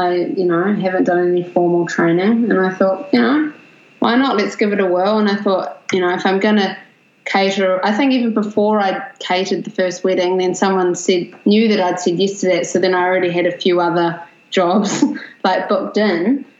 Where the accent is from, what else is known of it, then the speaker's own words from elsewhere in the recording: New Zealand; now in Melbourne, Australia; because I moved down from New Zealand, actually.